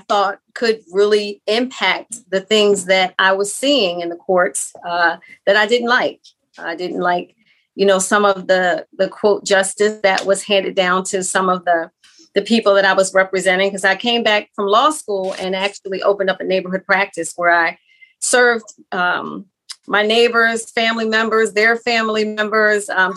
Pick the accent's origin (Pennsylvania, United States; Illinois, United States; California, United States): Pennsylvania, United States; Philadelphia; So, yes, hometown, I'm from Mount Airy and West Oak Lane.